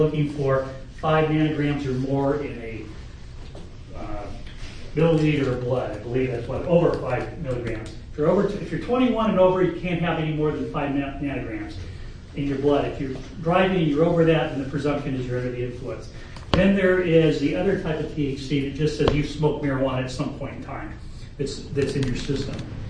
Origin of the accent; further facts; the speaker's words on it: Irvine, California, United States; I came from Southern California, the city of Irvine.